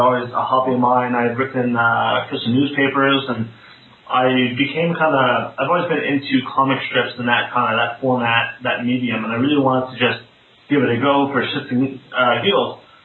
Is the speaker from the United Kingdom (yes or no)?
no; Canada; I'm Canadian, I'm Jewish